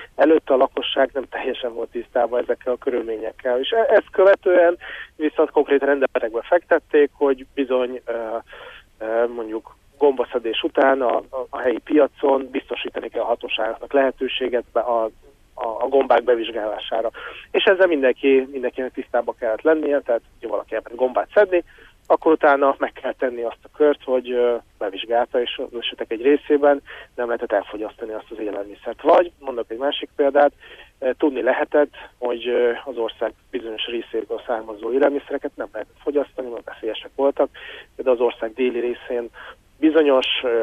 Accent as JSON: {"language": "Hungarian", "country": "Belarus", "tie": "born or raised there", "moved": "yes", "lives_now": "Hungary", "said": "én Belarusban nőttem fel, mi 1995-ben költöztünk Magyarországra"}